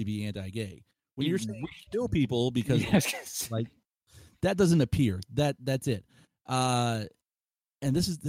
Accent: Florida, United States; now in Sarasota, United States; I grew up in South Florida. I go to a lot of things in St. Pete. Live in Sarasota.

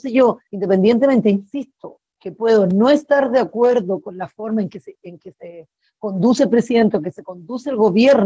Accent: Chile; donde nosotros, ¿cierto?, celebramos del ejército como chilenos

